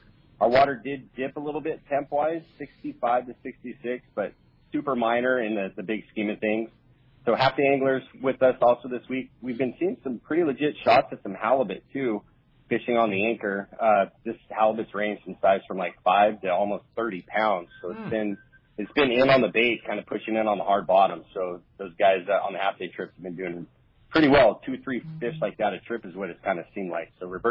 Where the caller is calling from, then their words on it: New York City, New York, United States; Yeah, I'm calling you from New York City this morning. How's that? A little East Coast check-in.